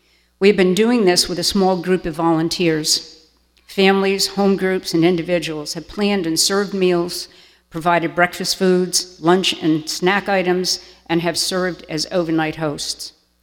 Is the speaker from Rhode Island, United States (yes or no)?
yes; Rhode Island, United States; I am from Rhode Island, so we tend to get our A's and our R's all mixed up.